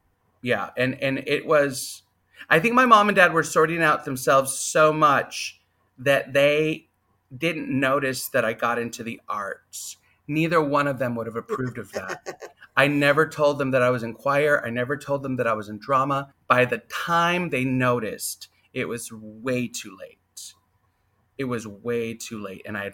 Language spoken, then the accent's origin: English; San Antonio, Texas, United States; also born or lived in Kentucky / Colorado; I was raised mostly in San Antonio. When my father was traveling, I did live a little while in Kentucky. I did live a little while in Colorado and these bases that they had.